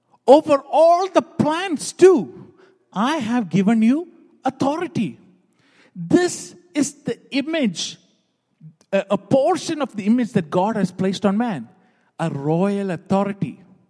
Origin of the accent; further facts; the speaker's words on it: Mylapra, Kerala, India; moved away; also born or lived in United Arab Emirates; I was born in the Middle East in a country called United Arab Emirates. When I was about 5 months old, my parents sent me to live with my mom's parents. So they lived in Mylapra in Kerala.